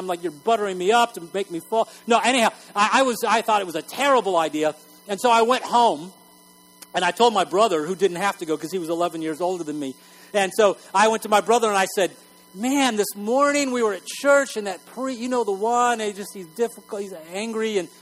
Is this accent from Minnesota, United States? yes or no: no; Texas, United States; I grew up in West Texas. And in West Texas, everybody goes to church.